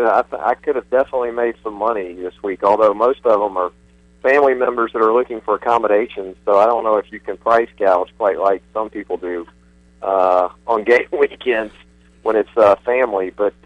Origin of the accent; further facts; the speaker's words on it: Jacksonville, Florida, United States; Yeah, and as a native Floridian, it's a week that, for me growing up in Jacksonville, Florida, it was the Iron Bowl.